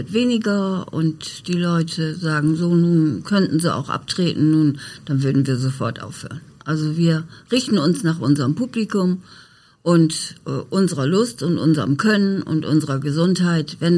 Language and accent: German; Dangast, Lower Saxony, Germany; War schon meine Heimat als Jugendliche. Ich bin mit dem Fahrrad oft von Oldenburg nach Dangast gefahren.